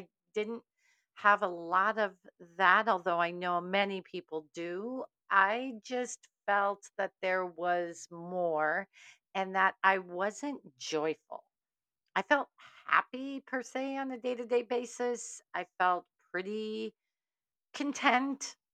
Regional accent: Minnesota, United States; now in California, United States; I was born in California, grew up in Minnesota, and then came right back to California after college at Carleton College

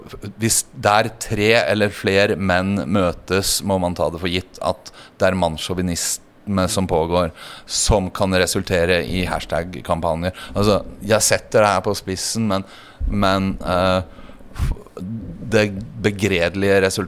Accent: Northern Norway, Norway; Jeg vokste jo opp i Nord-Norge da, i 1978, på bursdagen min, jeg fylte 6 år. Familien, min far fra Lofoten, min mor fra Kristiansund, de var lærere.

